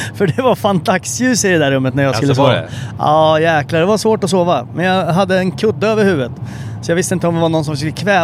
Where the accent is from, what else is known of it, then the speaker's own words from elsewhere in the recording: Linköping, Östergötland, Sweden; moved away as an adult; Vi är på väg till Linköping, som vi sa, min hemstad. Jag bodde där från jag skulle fylla 6 till jag, och sen är det lite osäkert exakt när jag flyttade ifrån, men kanske 20.